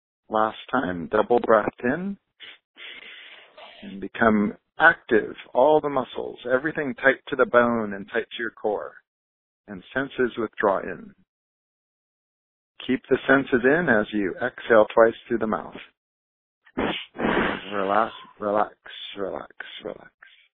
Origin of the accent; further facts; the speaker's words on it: United States; The simplest version, I'm 45. I'm an American. I have a French name. My father's from Louisiana, where they spoke French first and English second.